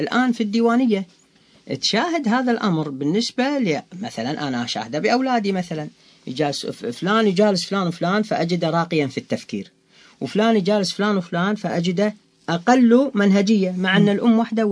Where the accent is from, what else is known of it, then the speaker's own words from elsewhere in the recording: Kuwait; خلاص يحذفونه على قولتنا نحن الكويتيين